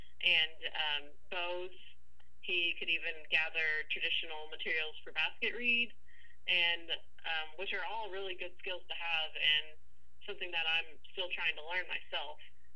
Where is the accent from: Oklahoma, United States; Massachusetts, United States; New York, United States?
Oklahoma, United States; Tahlequah; And so I grew up around the Tahlequah area, the Muscogee area, the Fort Gibson area. And my grandparents live in Vianne, which is kind of where they've settled down.